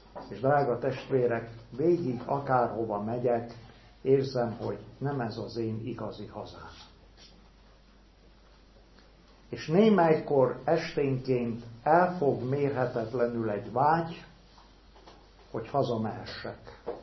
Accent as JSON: {"language": "Hungarian", "town": "Mamaia", "region": "Constanța County", "country": "Romania", "tie": "born or raised there", "said": "13 éves koromig a szüleim kalotaszegi kézimunkákat ott árultak. Ott nőttem fel a román tengerparton"}